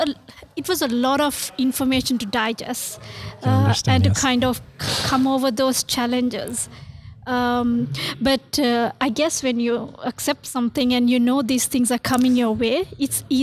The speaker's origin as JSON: {"language": "English", "country": "Sri Lanka", "said": "And I come from Sri Lanka and we didn't have this in Sri Lanka."}